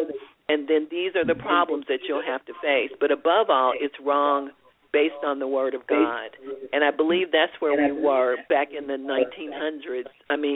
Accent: Northport, Alabama, United States; born there; I was born in Alabama in a little town called Northport, and we went to church every Sunday, of course.

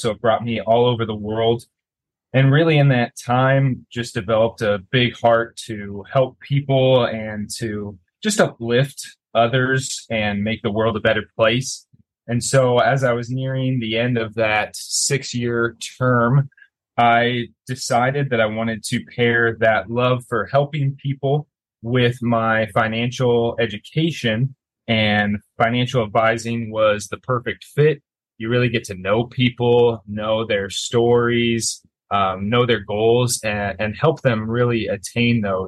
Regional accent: Omaha, Nebraska, United States; I am originally from Omaha, Nebraska, and went to school there at the University of Nebraska.

